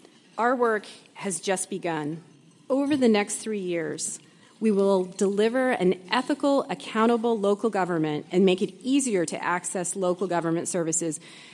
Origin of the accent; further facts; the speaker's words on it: Alaska, United States; I grew up in the Valley and have lived here in Anchorage for over 26 years.